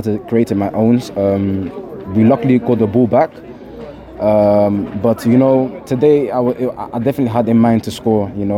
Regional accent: Netherlands; English is a second language; moved away as an adult; also born or lived in England; So basically, I came from Holland. I'm from Holland. Born and raised in Holland.

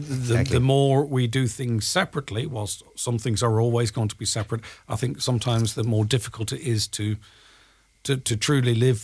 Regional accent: Ireland; We know that as Irish people to build, we move to London, we move to Scotland, you know, to America, to Australia.

